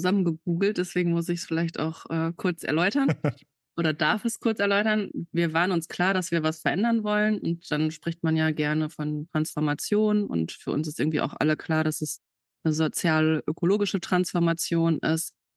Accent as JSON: {"language": "German", "town": "Mülheim an der Ruhr", "region": "North Rhine-Westphalia", "country": "Germany", "said": "ich bin aus Mülheim an der Ruhr"}